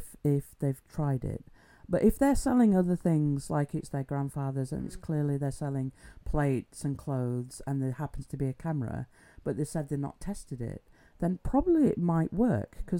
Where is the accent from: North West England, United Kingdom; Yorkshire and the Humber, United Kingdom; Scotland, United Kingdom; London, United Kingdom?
Yorkshire and the Humber, United Kingdom; Wakefield; I'm from Wakefield and we have a bridge that has a church on it called Chantry Bridge. It's beautiful. I love it. It's one of my favourite places in Wakefield.